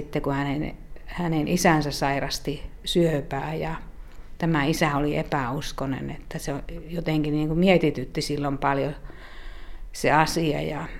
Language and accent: Finnish; Pudasjärvi, North Ostrobothnia, Finland; Ja se oli tietenkin mukava lähteä Pudasjärvelle, kun se oli minun kotipaikkakuntani.